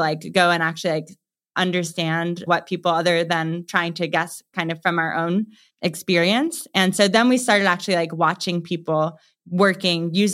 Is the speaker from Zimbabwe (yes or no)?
no; East Coast, United States; we came back to the East Coast really to be like closer to family, and it's just kind of where I'm from.